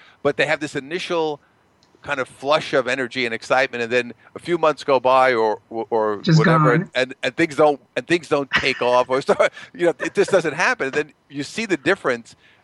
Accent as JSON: {"language": "English", "town": "Brooklyn", "region": "New York", "country": "United States", "said": "Well, I'm originally from Brooklyn. My dad was a cop who became a narcotics detective."}